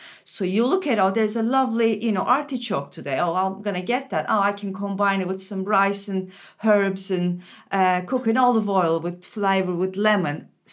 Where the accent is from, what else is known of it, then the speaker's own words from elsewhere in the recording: Antakya, Hatay, Turkey; Antakya, my hometown, is ancient Antioch. It's an ancient city.